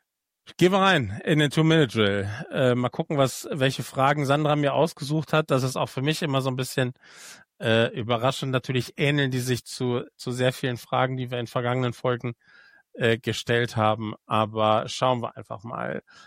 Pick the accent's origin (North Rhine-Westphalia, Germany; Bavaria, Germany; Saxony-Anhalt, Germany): North Rhine-Westphalia, Germany; Oberhausen; ich komme ja aus dem Ruhrgebiet, das heißt Support Your Local Club. Ich komme aus Oberhausen, mein Favoritenteam ist natürlich Rot-Weiß Oberhausen.